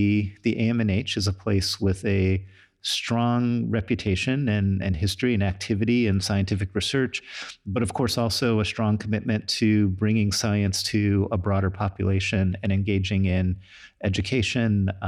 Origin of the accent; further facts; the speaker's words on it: Cleveland, Ohio, United States; I grew up in Cleveland, Ohio, and my mom was a math teacher